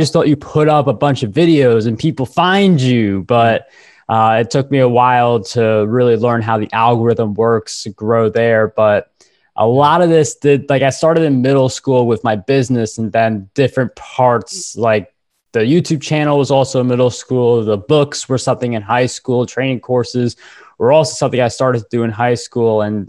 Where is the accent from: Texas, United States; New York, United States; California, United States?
New York, United States; I'm a New Yorker. I'm a Red Sox fan.